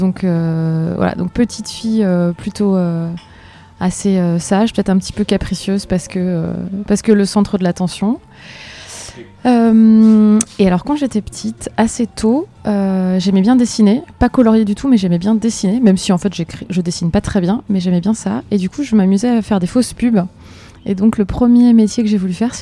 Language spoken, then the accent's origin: French; Metz, Grand Est, France; Et alors moi, je suis native de Metz en Lorraine.